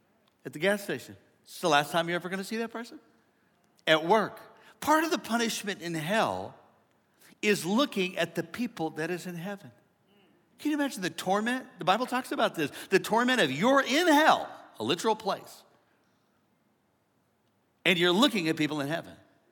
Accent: St. Louis, Missouri, United States; we're from St. Louis, right? I lived over to y'all in St. Louis to understand this, over in South County, over by Telegraph, by South County Mall

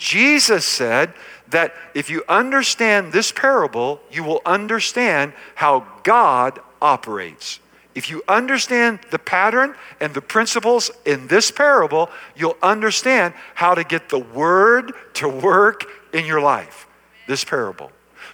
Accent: Iowa, United States; I grew up in Iowa. Both of my grandparents were farmers.

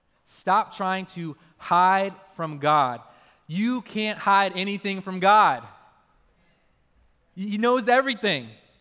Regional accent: United States; accent: English; now in Australia; I'm an American with an English accent.

